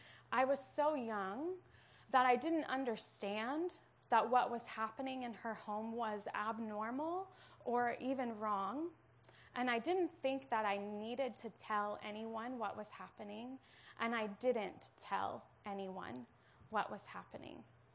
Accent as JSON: {"language": "English", "town": "Hamilton", "region": "Ohio", "country": "United States", "moved": "as an adult", "lives_now": "San Francisco, United States", "said": "Over 9 years ago, my husband and I moved from Cincinnati to San Francisco. We were both from Cincinnati. Actually, he's from Cincinnati, and I'm from a small town north of Cincinnati that my grandma calls Hamilton, Ohio."}